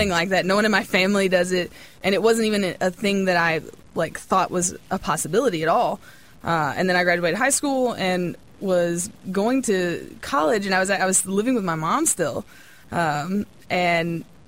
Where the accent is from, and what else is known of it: Kentucky, United States